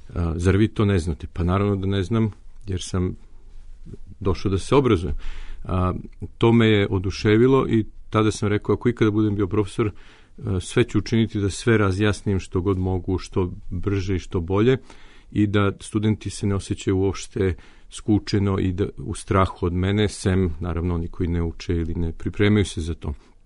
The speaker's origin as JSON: {"language": "Serbian", "country": "Serbia", "lives_now": "United States", "said": "to je bio šok jedan kada sam došao iz Srbije, gde mi nismo bukvalno smeli ni da pitamo profesora da prekinemo, a čim sam došao na prvo predavanje u Americi"}